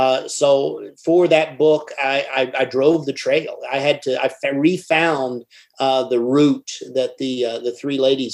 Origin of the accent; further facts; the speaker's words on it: Somerset, Kentucky, United States; I said, well, I'm from Somerset, Kentucky.